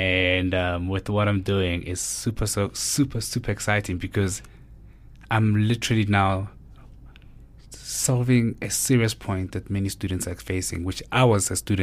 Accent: Mamelodi, Gauteng, South Africa; Born and bred in Mamelodi, right?

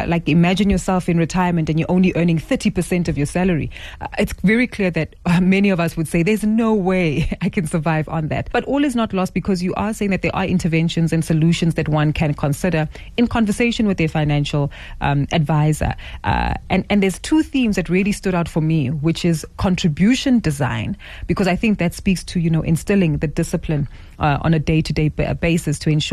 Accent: South Africa; What do we need to be mindful of as South African citizens on the back of the, I guess, unforeseen consequences of multiple withdrawals from our two-pot?

